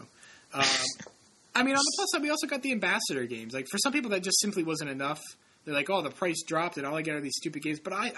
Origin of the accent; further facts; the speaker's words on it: New England, United States; accent: New England; in case my New England accent is throwing you off.